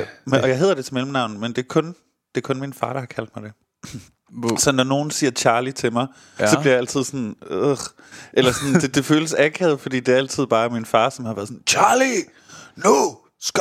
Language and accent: Danish; Vejle, Region of Southern Denmark, Denmark; Vejle. Jeg er fra Vejle.